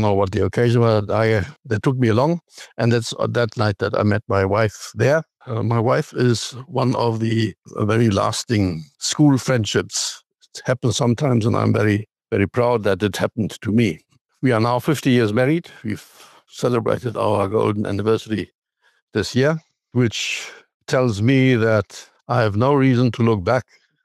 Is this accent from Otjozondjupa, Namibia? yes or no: yes; Otjozondjupa, Namibia; English is a second language; I was brought up on our family farm